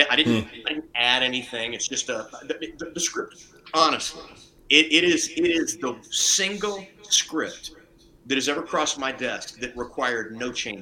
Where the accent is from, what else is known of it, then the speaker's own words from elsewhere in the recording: Lake Charles, Louisiana, United States; born there; I was born in Lake Charles, Louisiana.